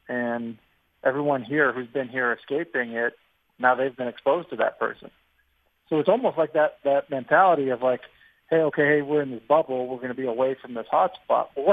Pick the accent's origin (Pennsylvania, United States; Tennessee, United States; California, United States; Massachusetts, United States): Massachusetts, United States; Boston; very familiar with her growing up in Boston.